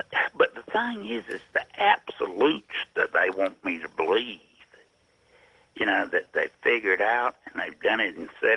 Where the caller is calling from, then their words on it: Chattanooga, Tennessee, United States; Yeah, I'm from Chattanooga, Tennessee.